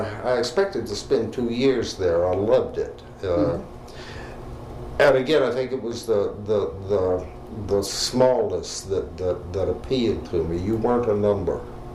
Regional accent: Georgia, United States; also born or lived in Niagara Falls; I left there at 6 months of age and came south

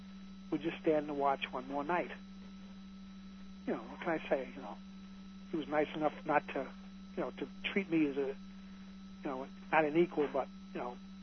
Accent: New York, United States; I was from New York, so I was a bum.

